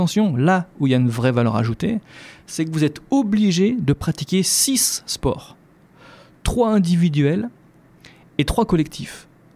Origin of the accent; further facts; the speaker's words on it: Lyon, Auvergne-Rhône-Alpes, France; peut-être parce que je suis lyonnais, je parle comme ça